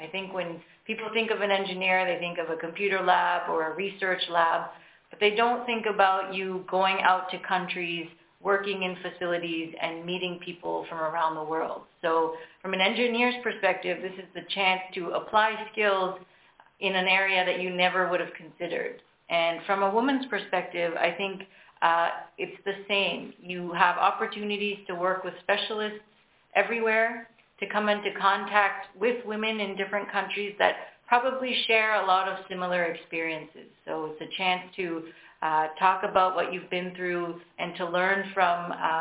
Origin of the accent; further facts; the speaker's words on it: Canada; So one thing I didn't say at the beginning is that I come from Canada.